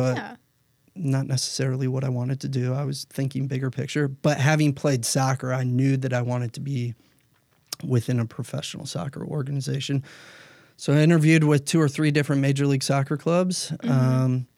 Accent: Ohio, United States; So growing up, I grew up in Northeast Ohio.

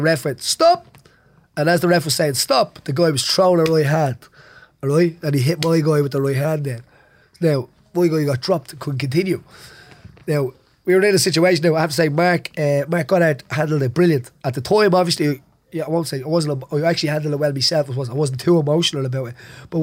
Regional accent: Dublin, Leinster, Ireland; accent: Dublin; my Dublin accent nearly got me into trouble

